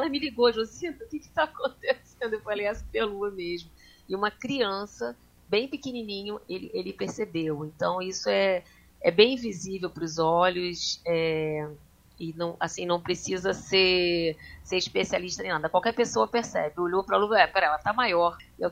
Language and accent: Portuguese; Brazil; eu, como brasileira, já combinei aqui no observatório que vamos criar superluas com a nossa fauna e flora brasileira